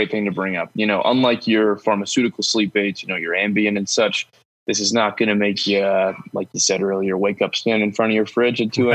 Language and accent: English; East Coast, United States; born and raised on the East Coast, went to college in New Hampshire, found my way out to Colorado with an interest in nature.